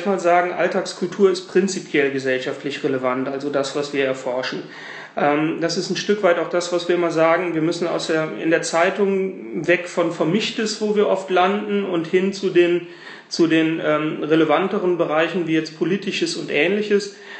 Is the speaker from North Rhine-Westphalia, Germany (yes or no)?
yes; North Rhine-Westphalia, Germany; now in Bonn, Germany; Ich komme aus dem Bergischen Land, also in der Nähe von Köln.